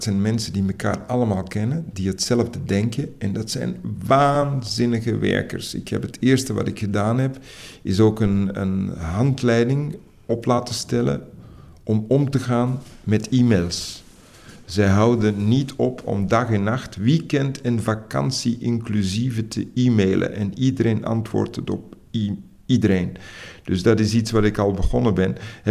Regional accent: Antwerp, Belgium; ik ben in de Kempen opgegroeid, vlakbij Herentout. Ik ben toch iemand die van het platteland zeer houdt.

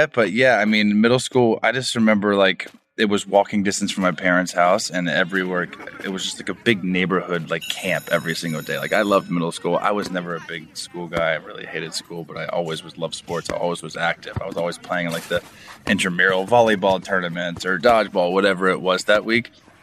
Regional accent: Orlando, Florida, United States; I grew up in Orlando. I was the biggest Orlando Magic fan.

